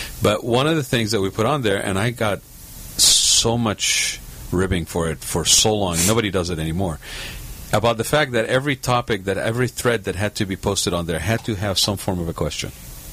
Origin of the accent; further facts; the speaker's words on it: San Clemente, California, United States; And I said I was from San Clemente.